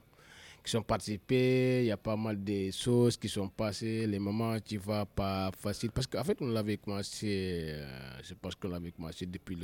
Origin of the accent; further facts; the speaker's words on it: Senegal; nous commençons à faire la musique en tant que Baïfal, en tant que Sénégalais, depuis l'âge de 13 ans jusqu'à maintenant.